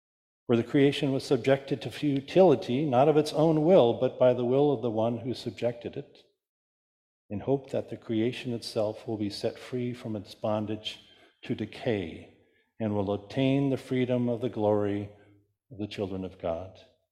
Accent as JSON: {"language": "English", "town": "South Pasadena", "region": "California", "country": "United States", "tie": "born or raised there", "said": "I remember growing up in South Pasadena and delivering newspapers in the afternoon"}